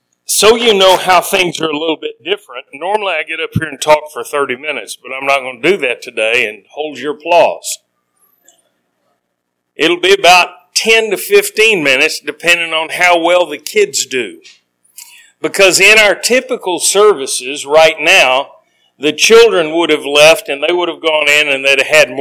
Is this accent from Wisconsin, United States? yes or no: no; Texas, United States; Now, when I was growing up, I grew up in Texas. And I lived with my grandparents